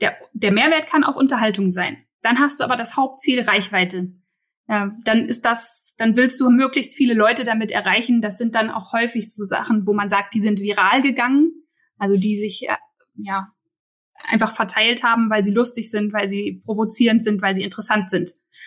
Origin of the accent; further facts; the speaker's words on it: Berlin, Germany; Für mich immer noch, ne, als Berliner natürlich BVG